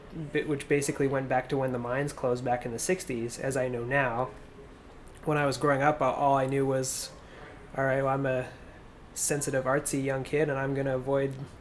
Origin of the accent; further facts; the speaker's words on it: Courtenay, British Columbia, Canada; now in Vancouver, Canada; Well, I came from Vancouver, where I've lived for about 7 years now, but I actually grew up in the Comox Valley here in Courtney.